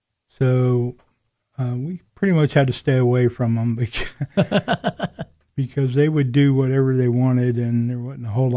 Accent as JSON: {"language": "English", "town": "Orlando", "region": "Florida", "country": "United States", "tie": "born or raised there", "also_born_or_lived": "New Orleans", "said": "And I was only about 6 months old when we relocated to Orlando. So I grew up in Orlando, went to school there, graduated high school."}